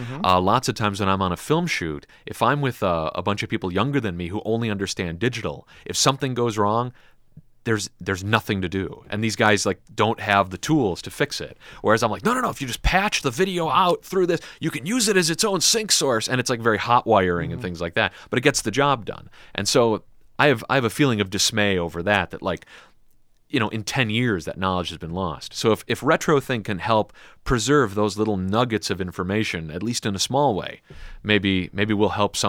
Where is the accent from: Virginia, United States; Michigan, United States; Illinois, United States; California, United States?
Illinois, United States; Chicago; You know, I'm from Chicago. I have an all-sausage diet, and we have never argued about food or anything like that.